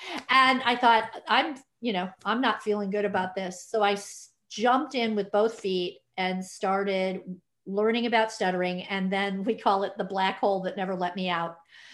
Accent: Illinois, United States; now in Dallas, United States; Oh, I'm here in Dallas, Texas area. I grew up in Illinois and then married a Texan. So here I am in Texas.

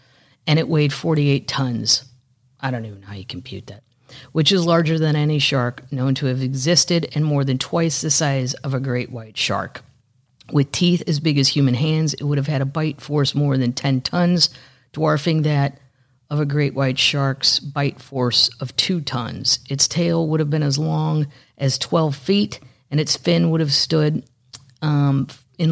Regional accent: Missouri, United States; And I also notice I'm from Missouri. And if you drive from St. Louis to Kansas City or vice versa down Highway 70, it's just littered with billboards.

